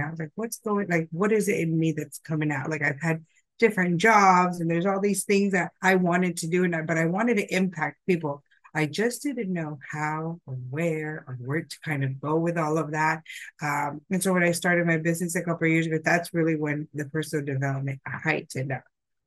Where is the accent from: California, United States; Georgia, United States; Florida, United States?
California, United States; also born or lived in Philippines; now in Sydney, Australia; I do reside in Sydney, but I am born in the Philippines, and I grew up in California.